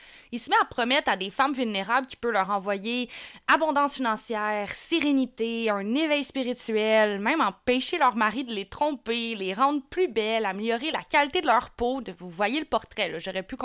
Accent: Canada; On est des Canadiennes, Françaises, d'origine francophone.

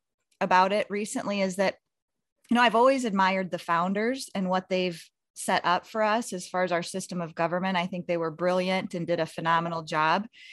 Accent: Iowa, United States; I was born and raised in Iowa. I went to school here, started my family here, and have been saddled here ever since

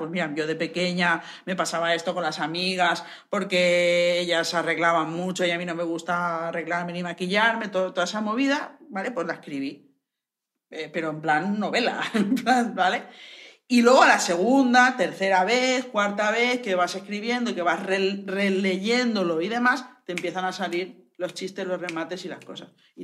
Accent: Tavernes Blanques, Valencian Community, Spain; tú eres de Taberners Blanca. Y digo, ¿te sabes mi pueblo?

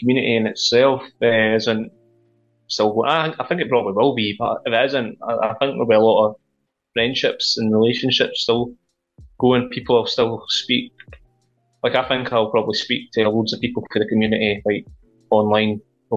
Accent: Dumfries, Scotland, United Kingdom; I'm from a town in Scotland called Dumfries. It's quite a small town, about 40,000 people.

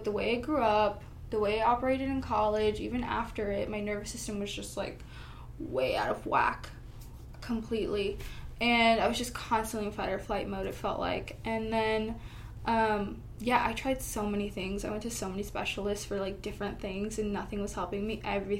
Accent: India; I knew about, like, Ayurveda because it's, I'm Indian, I grew up in that and things

